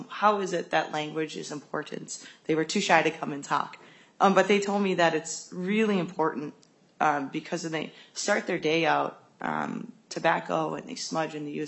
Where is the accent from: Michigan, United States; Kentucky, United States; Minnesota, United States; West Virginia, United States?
Minnesota, United States; Grand Portage; now in Duluth, United States; I am Eagle Clan. I'm from the Grand Portage and Fond du Lac reservations, but I live in Duluth.